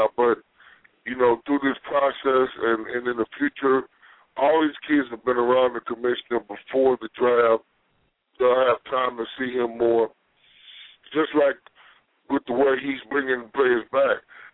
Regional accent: Pine Bluff, Arkansas, United States; My grandma was born in Bastrop, and I'm from Pine Bluff, which is real close to that area.

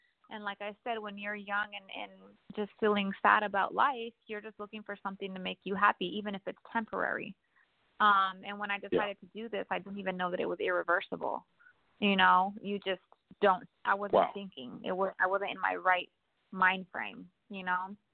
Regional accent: New Mexico, United States; now in Las Vegas, United States; Growing up where I grew up in New Mexico, you didn't see anybody working out.

